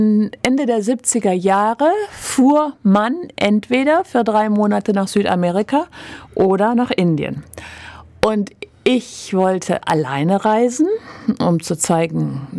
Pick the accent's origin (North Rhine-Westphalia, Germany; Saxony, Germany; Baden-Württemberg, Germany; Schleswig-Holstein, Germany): North Rhine-Westphalia, Germany; Hilden; also born or lived in Düsseldorf; Naja, geboren bin ich in Düsseldorf und dann sind wir nach Hilden gezogen, weil meine Eltern da gebaut haben. Nach dem Abitur bin ich nach Freiburg gegangen